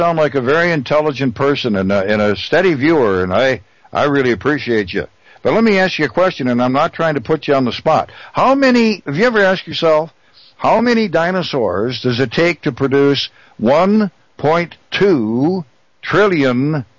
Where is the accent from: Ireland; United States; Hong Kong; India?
Ireland; I'm an Irishman.